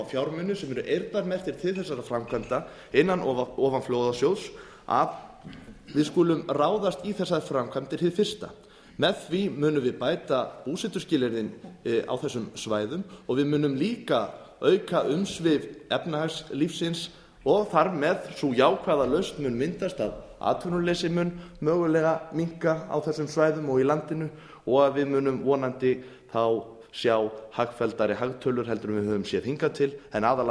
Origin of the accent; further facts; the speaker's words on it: Siglufjordur, Northeastern Region, Iceland; Ég vil minna það í mínum heimabæ og Siglufirði